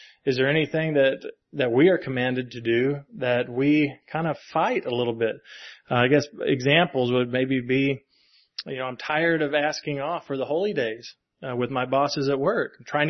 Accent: Kentucky, United States; moved away as an adult; I'm from Kentucky, and this is where I grew up. I lived there for 27 years. Now I've lived here for whatever.

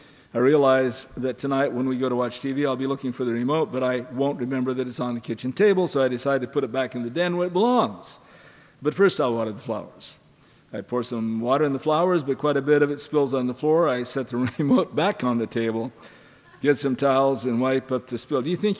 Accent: Montana, United States; Growing up in Montana, I thought when I got up in the morning in the wintertime, it was 42 degrees below zero, I thought the whole world is this way

